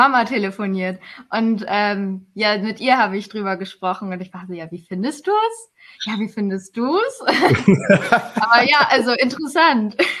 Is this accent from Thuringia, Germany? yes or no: no; Oldenburg, Lower Saxony, Germany; born or raised there